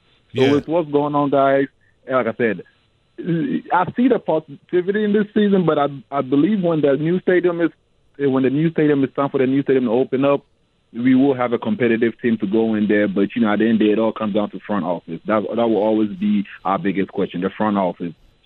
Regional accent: Ghana; now in Nashville, United States; I'm originally from Ghana, West Africa.

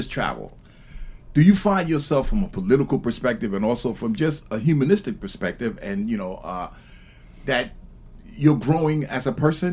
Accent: Panama; I'm from Panama, so that's right next.

